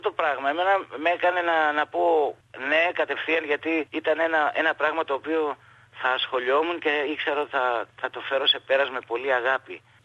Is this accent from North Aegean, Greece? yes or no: yes; Chios, North Aegean, Greece; διότι εγώ μεγάλωσα στη Χίο